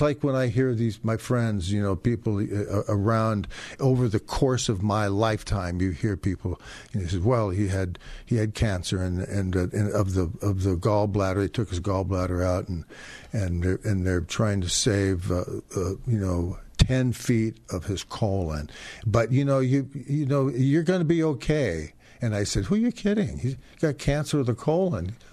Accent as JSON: {"language": "English", "country": "United States", "said": "And I'm not going anywhere, where being an American isn't going to be the best thing you can be."}